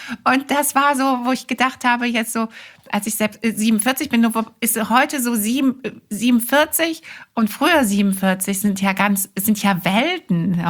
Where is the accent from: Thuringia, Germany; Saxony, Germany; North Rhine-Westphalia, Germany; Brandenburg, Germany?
North Rhine-Westphalia, Germany; Wuppertal; born there; ich bin im Wuppertal geboren. Das ist keine schlechte Stadt, aber auch keine.